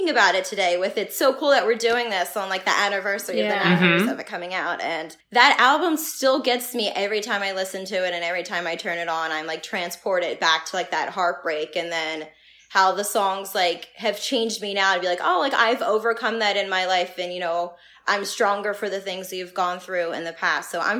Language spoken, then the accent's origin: English; Philadelphia, Pennsylvania, United States; I grew up in South Philly and she grew up in Reading, Pennsylvania, which isn't far from that area.